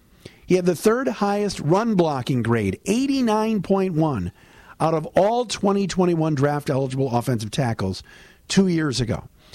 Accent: Cleveland, Ohio, United States; 1 week away from the draft. From Cleveland, the city, my hometown.

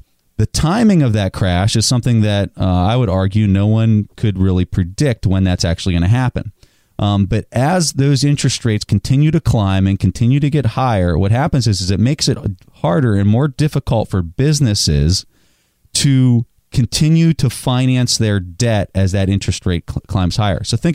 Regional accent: Pennsylvania, United States; And I'm from Western Pennsylvania, and we used to drive home whenever, you know, Christmas break or whatever.

